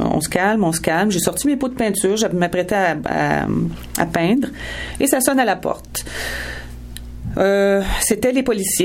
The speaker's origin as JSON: {"language": "French", "town": "Montreal", "region": "Quebec", "country": "Canada", "said": "Oui, Laval, par contre, contrairement à moi, je suis de Montréal."}